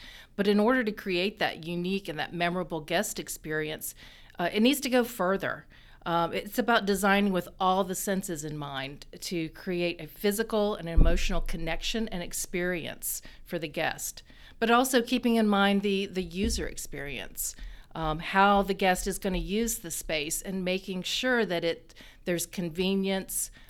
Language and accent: English; Atlanta, Georgia, United States; I grew up here in Atlanta, so this, cool. To me, is very dear to my heart, you know.